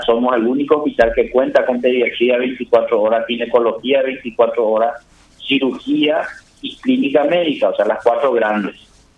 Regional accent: Coronel Bogado, Itapúa, Paraguay; yo soy de acá, nací en este hospital que ahora estoy como director

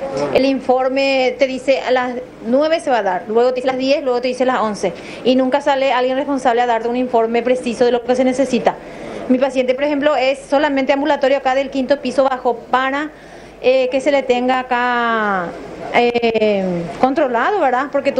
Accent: Misiones, Argentina; No, yo soy de Misiones.

